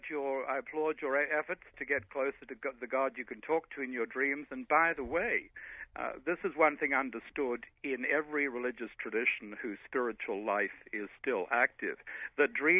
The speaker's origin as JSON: {"language": "English", "country": "Australia", "tie": "born there", "said": "As you can hear, I come from somewhere else. I was born in Australia"}